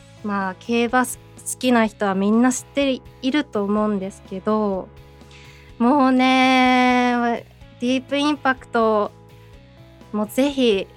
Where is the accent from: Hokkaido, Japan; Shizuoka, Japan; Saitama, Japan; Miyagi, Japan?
Hokkaido, Japan; 私北海道出身なので、